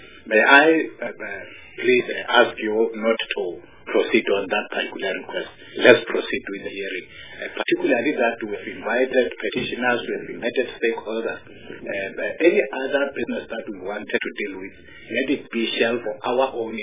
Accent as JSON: {"language": "English", "region": "Limpopo", "country": "South Africa", "said": "I'm hailing from Limpopo. It's where I come from."}